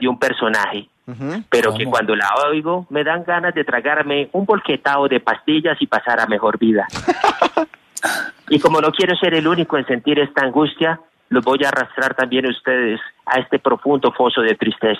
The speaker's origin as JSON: {"language": "Spanish", "country": "Colombia", "tie": "born there", "said": "Aunque nací en Colombia, soy bilingüe, hablo un inglés fluido"}